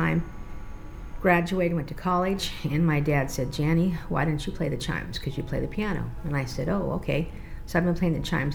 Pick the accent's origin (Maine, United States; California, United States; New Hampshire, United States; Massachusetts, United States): California, United States; Santa Catalina Island; actually I'm from Santa Catalina Island. I was born and raised here. My parents moved to Catalina back in 1947, and my dad was the electrical engineer of the casino.